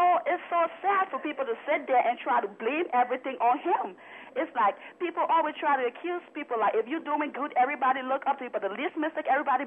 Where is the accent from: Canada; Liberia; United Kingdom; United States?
Liberia; I'm 18 years old and about to be in college, and I'm from Liberia.